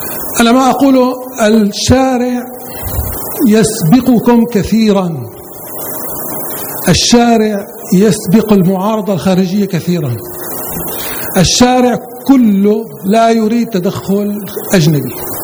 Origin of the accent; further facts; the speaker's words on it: Damascus, Damascus Governorate, Syria; أنا من دمشق. في دمشق لم يكن هناك إطلاق رصاص مطلقا